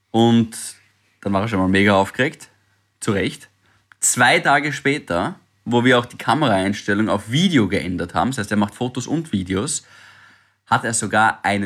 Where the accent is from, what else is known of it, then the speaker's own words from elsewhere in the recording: Styria, Austria; natürlich als Steirer mit Kernöl und so weiter